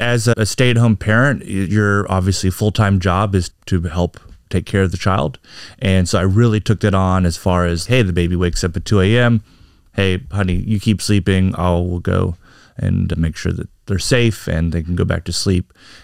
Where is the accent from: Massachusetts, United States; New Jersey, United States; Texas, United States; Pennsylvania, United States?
Texas, United States; moved away as an adult; also born or lived in Colorado; now in Luxembourg; And even before that, I'm from Texas. My wife is from Oregon and we went to school in Colorado.